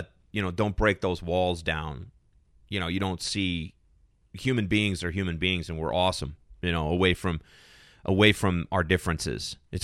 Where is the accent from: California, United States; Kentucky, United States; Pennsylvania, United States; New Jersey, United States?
Kentucky, United States; having grown up on an Indian reservation, we used to joke because you know I come from Kentucky, where you know we know there's a lot of rednecks, and my family, my people are all country people.